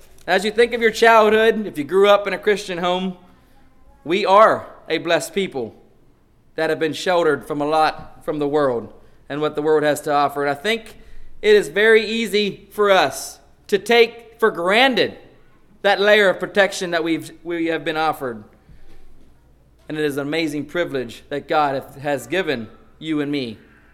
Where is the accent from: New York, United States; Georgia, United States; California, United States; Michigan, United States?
Georgia, United States; So I grew up in Georgia, in case some of y'all did not know that.